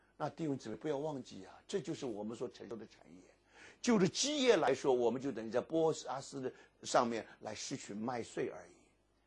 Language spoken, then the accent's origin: Chinese; Fujian, China; 我这个我小的时候在福建长大的